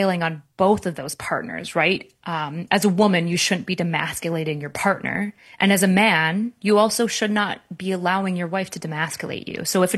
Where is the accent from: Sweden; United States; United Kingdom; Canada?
Canada; As a Canadian, If I get